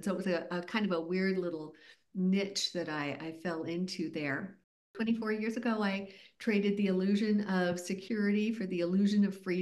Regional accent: South Pasadena, California, United States; I haven't gone far at all in the world. I grew up in South Pasadena.

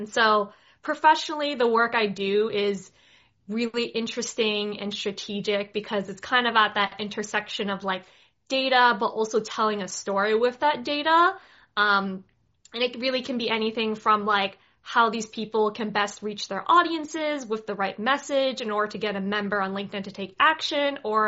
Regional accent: United States; born there; I come from an immigrant family. My parents are from China. I was born in America

